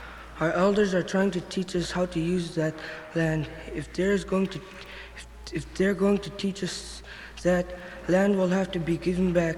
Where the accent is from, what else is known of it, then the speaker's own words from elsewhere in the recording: St. Michael, Alaska, United States; Honorable Judge Berger, I'm from St. Michael's, Alaska, born January 10, 1971.